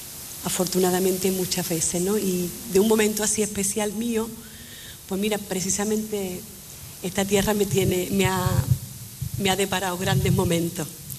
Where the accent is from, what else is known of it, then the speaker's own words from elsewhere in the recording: Sanlúcar de Barrameda, Andalusia, Spain; como sanluqueña, bueno, pues que tengo casi la obligación, ¿no?, de rescatarlo del patrimonio de mi tierra.